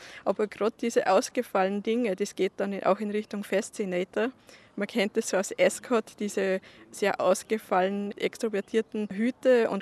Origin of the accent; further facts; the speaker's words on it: Austria; Ich mache so Blütenkränzchen auch, die auch die Bräute verwenden oder bei uns in Österreich zur Tracht zu diesen trachtigen Outfits dann.